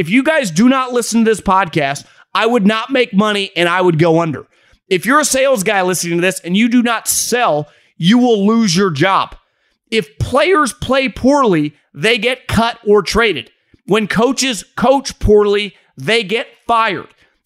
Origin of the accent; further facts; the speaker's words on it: Davis, California, United States; I grew up in Davis, California, worked 5 minutes away from Sacramento.